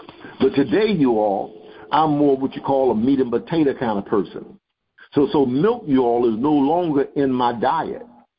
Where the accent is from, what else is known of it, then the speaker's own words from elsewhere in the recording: Miami, Florida, United States; Now, I remember when I was a youngster growing up in Miami